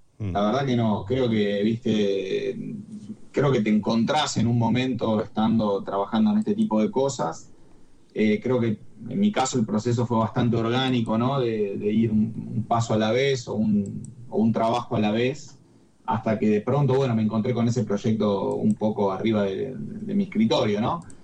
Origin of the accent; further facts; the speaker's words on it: Noetinger, Córdoba, Argentina; also born or lived in Rosario; yo viví muchísimos años en Rosario. Si bien soy cordobés, nacido en Noetinger, un pueblo de la provincia de Córdoba, parte de mí no deja de sentirse rosarino.